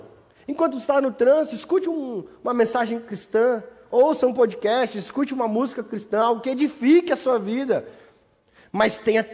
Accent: Mato Grosso do Sul, Brazil; eu sou lá do Mato Grosso do Sul

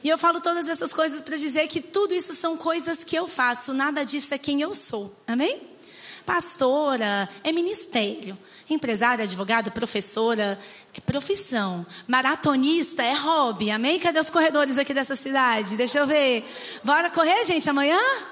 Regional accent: Brasília, Federal District, Brazil; eu sou lá de Brasília. Toda vez que eu falo que eu sou de Brasília, eu brinco falando o seguinte: olha, gente, a culpa não é nossa, dos brasilienses, ok?

